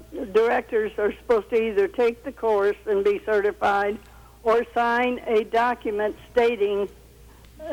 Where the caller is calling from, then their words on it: Lake Worth, Florida, United States; Lake Worth.